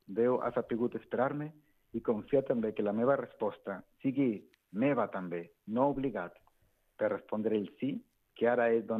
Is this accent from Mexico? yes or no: yes; Ixtlán del Río, Nayarit, Mexico; Jo he nascut a Mèxic, com ja ho has mencionat molt bé, i amb molta il·lusió de treballar i fer el bé. Clar, vinc d'un poblet molt petit, que és Ixtlán del Río